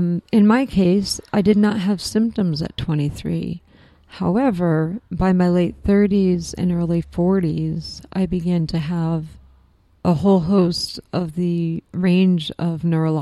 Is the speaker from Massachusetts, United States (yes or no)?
yes; Springfield, Massachusetts, United States; I grew up in and around Springfield, Massachusetts, which is about 2 hours inland from Boston, where we pronounce our R's.